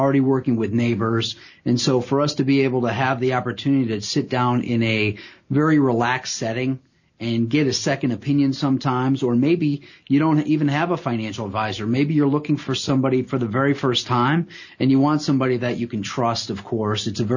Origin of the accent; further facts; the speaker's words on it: Pemberville, Ohio, United States; I mean, growing up in Pemberville, Ohio, it's not the fanciest of folks that we're typically working with.